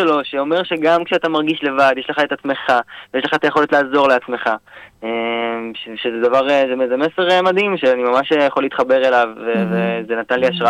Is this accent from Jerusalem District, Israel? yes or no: yes; Jerusalem, Jerusalem District, Israel; אני בן 25, אני מירושלים